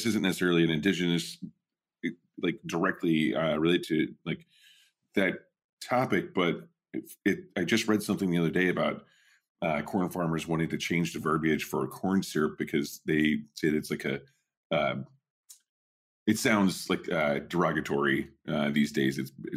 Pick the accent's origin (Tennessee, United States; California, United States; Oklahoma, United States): Oklahoma, United States; when I was a kid, you know, growing up in Southwest Oklahoma, it was like, it was a very important thing.